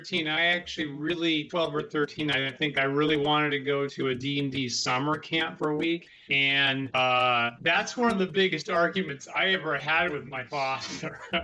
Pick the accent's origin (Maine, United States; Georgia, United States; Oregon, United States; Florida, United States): Maine, United States; so I grew up in Maine myself